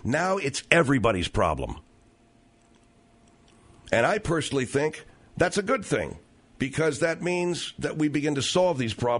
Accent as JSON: {"language": "English", "town": "Arcadia", "region": "California", "country": "United States", "tie": "born or raised there", "said": "The people in my hometown sure as hell knew about it. Arcadia in the San Gabriel Valley in Pasadena. Everybody knew about it there."}